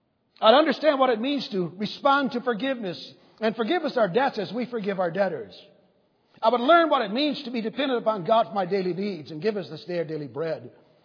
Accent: Brazil; I was born and raised in Brazil, South America. Mom and Dad thought that naturally we would stay there or go back there to be full-time missionaries. And so thus, all of our memory work was in Portuguese.

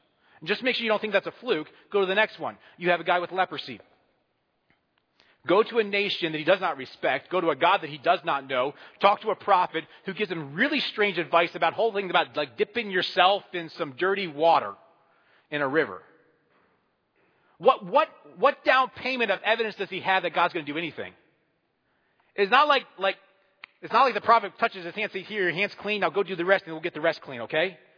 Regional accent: Pennsylvania, United States; also born or lived in Georgia; I mentioned I went to high school in Georgia. I grew up in Pennsylvania. Went to Georgia. There was some culture shock. They talk different.

